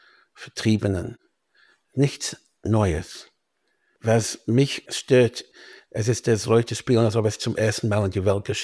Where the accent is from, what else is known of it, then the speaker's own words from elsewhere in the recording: England, United Kingdom; German is a second language; ich bin ein Engländer und ein Jude in Nachkriegseuropa.